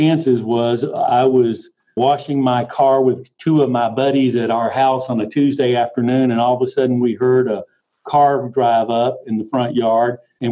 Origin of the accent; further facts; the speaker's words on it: Macon, Georgia, United States; I grew up in Macon, Georgia. We were cradle Catholics.